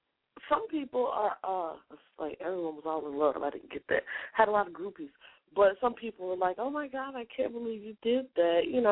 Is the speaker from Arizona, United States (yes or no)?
no; Indiana, United States; I'm from Indiana.